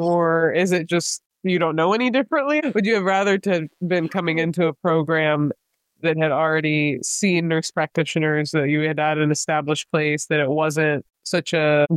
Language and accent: English; Florida, United States; Because I grew up in Florida my entire life, right? I was born and raised here. I haven't really lived outside of it.